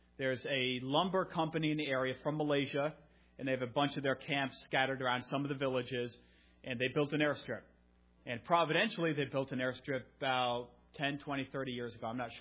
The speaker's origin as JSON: {"language": "English", "region": "New Jersey", "country": "United States", "tie": "born or raised there", "said": "We're from New Jersey. That's our home state. Melissa and I both grew up there"}